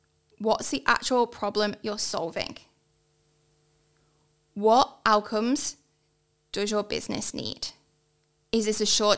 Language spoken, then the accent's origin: English; United Kingdom; moved away as an adult; now in Australia; So I am obviously a POM, you can hear from my accent, but I've been living in Australia for 16 years now. I was that ultimate POMy backpacker that never left.